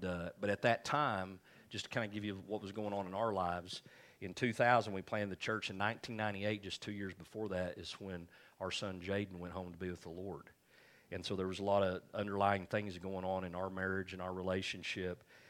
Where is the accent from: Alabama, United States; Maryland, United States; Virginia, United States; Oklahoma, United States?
Oklahoma, United States; Leedey; I knew God had called us to Leedy, to my hometown, to plant this church.